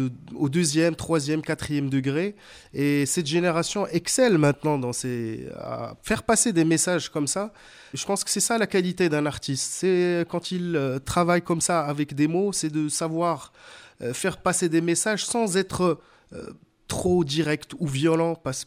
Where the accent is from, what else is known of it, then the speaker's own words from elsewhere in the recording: Morocco; En tant que Marocain, on sait ce que sont les lignes rouges.